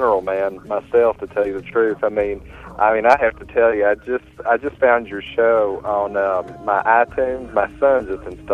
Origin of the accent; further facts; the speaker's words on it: the South, United States; I grew up in the South. I'm not sure if you noticed my accent or not, but, I mean, I grew up in the church